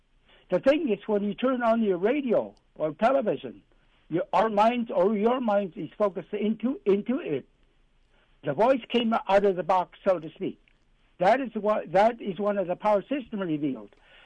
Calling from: Eek, Alaska, United States; I'm calling from Eek.

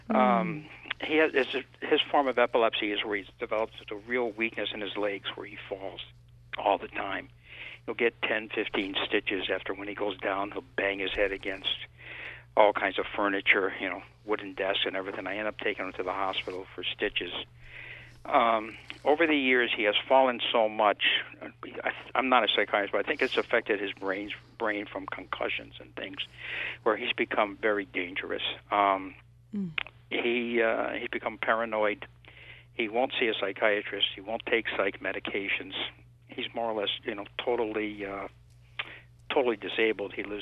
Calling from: West Springfield, Massachusetts, United States; Hey, I'm calling from West Springfield.

